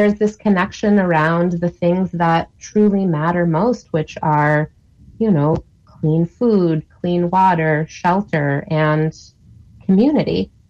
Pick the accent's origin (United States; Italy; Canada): Italy; growing up in Italy, we made giardiniera, similar concept.